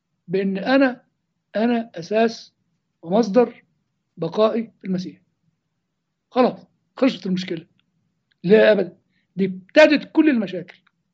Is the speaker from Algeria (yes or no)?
no; Egypt; قطر درجة ثالثة في السبنس عندنا في مصر